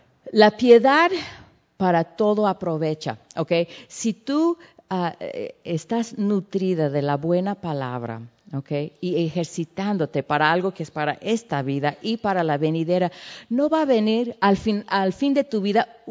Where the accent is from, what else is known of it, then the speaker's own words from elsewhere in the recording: Tehuacán, Puebla, Mexico; yo en el rancho donde crecimos aquí en Tehuacán, eran las señoras así con sus, que ellas tejían sus chalequitos